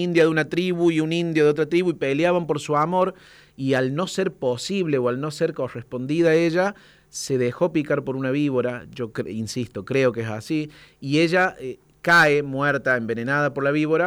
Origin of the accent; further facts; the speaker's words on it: Villa Dolores, Córdoba, Argentina; yo nací y me crié en Villa Dolores, que es la ciudad más grande de Tras la Sierra